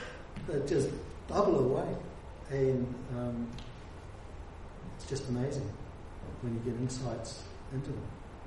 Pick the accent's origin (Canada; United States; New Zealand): New Zealand; You know, and the other thing, you know, being a New Zealander, there's a whole lot of angst and agony that happens amongst Maori that many Pākehā are not exposed to.